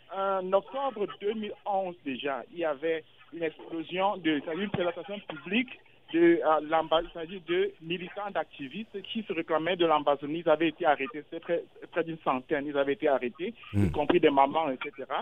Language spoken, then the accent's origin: French; Yaoundé, Centre, Cameroon; Je suis francophone. Moi-même, j'ai grandi à Yaoundé, donc ce n'est pas un problème de les faire parler.